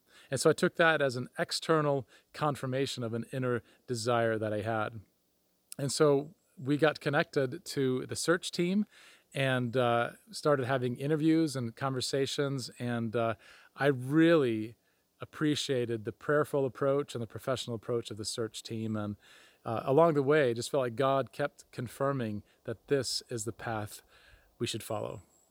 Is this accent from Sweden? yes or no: yes; Sweden; also born or lived in United States; It is actually true that I'm Swedish, but I'm also American. I have a Swedish father and an American mother, so I grew up with two languages and two cultures, and I've lived about half my life in Sweden and half in the States.